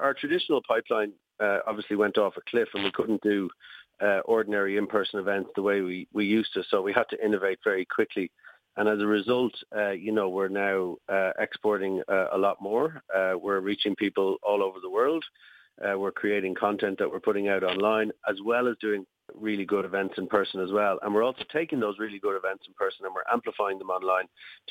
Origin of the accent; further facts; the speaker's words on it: Dublin, Leinster, Ireland; Yeah, my own background. You know, I grew up in Dublin, went to Trinity.